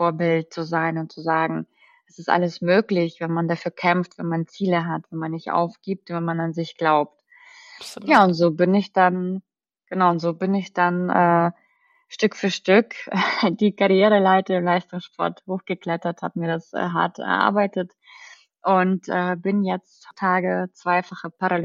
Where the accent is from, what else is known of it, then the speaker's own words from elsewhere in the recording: Bavaria, Germany; also born or lived in Kazakhstan / Russia; Ich komme gebürtig aus Kasachstan, bin dann über einen kleinen Weg nach Deutschland gekommen, über einen Umweg über Russland und bin jetzt seit 2004 in Deutschland, habe eine Zeit lang in Bayern gelebt, dort bin ich auch aufgewachsen